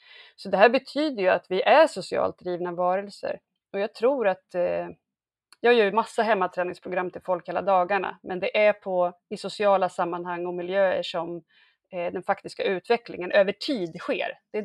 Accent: Stockholm, Stockholm County, Sweden; där har vi som stockholmare... en fördel

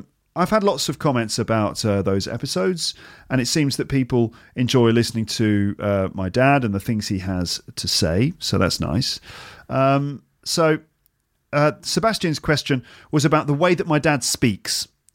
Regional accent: England, United Kingdom; accent: RP; Okay, so we associate this accent, and I'm talking about my dad's accent and probably my accent too, RP, let's call it.

